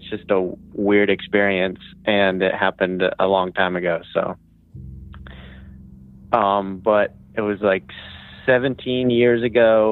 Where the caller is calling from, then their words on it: Rhode Island, United States; I'm calling from Rhode Island.